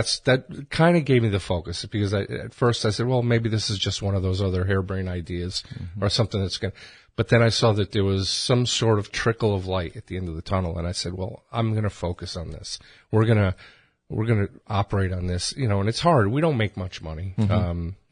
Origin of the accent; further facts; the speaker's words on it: Connecticut, United States; also born or lived in South America / Europe; now in Flagler County, United States; I've been a resident of Flagler County for 15 years. Mm-hmm. I was born in South America. I grew up in Connecticut, mm-hmm. Went to school there, went to school in Europe, came back here, got married, had a couple kids.